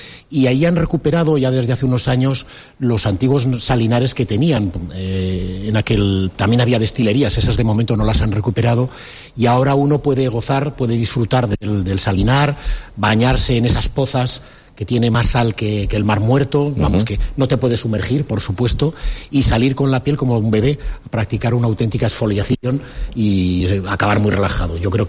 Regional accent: Aragon, Spain; Yo sí que soy aragonés, pero no soy de Huesca. Ahora sí, ahora soy hijo adoptivo de Barbastro.

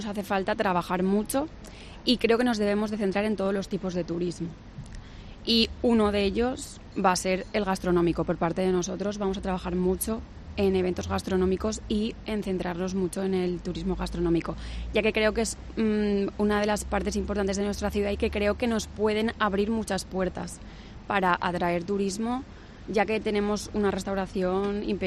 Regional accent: Castellón de la Plana, Valencian Community, Spain; castellonera y enamorada de mi ciudad y graduada en turismo por la UGI.

